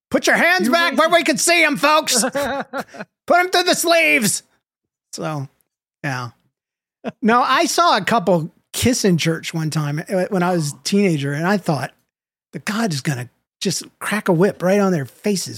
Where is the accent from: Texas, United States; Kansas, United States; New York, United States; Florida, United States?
Florida, United States; Freaking, I'm from Florida. There's no hills.